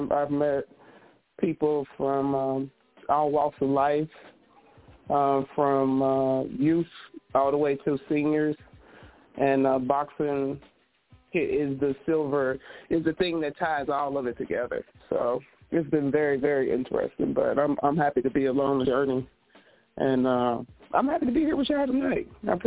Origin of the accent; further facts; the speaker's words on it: Cincinnati, Ohio, United States; But I always was a fan of boxing because I am from Cincinnati. It's a real boxing town that breeds world champions, and that pedigree cannot be dismissed.